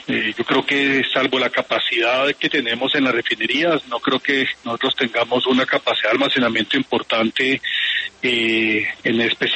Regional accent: Colombia; como colombianos

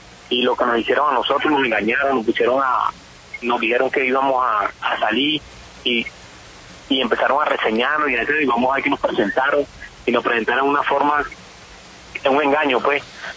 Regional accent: Colombia; somos solo colombianos, nada más estamos acá.

